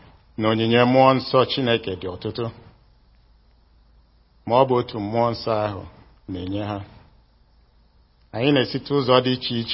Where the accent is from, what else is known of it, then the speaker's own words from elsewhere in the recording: Nigeria; I'm from Nigeria.